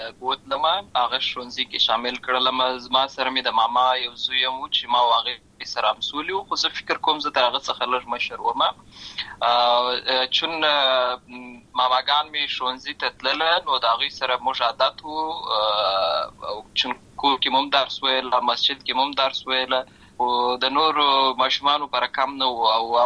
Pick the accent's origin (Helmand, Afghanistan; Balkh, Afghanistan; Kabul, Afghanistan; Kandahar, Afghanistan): Helmand, Afghanistan; Lashkar Gah; زه په اصل کې د ورزغان ولایت یم اما زه په المانو ولایت لشکرګه کې پیدا شوی یم